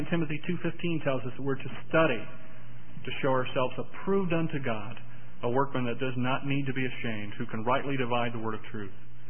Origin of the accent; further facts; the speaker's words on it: Hinton, United States; the chapel I grew up in Hinton